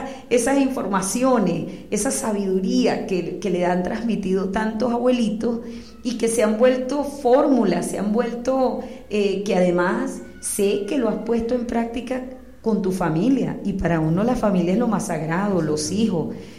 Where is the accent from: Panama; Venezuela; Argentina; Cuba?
Venezuela; Entonces, eso somos los venezolanos.